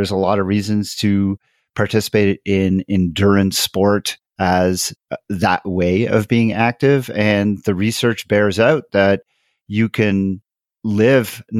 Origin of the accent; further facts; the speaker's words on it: Montreal, Quebec, Canada; now in Denver, United States; I live in Denver, Colorado, but I'm originally from Montreal in Canada.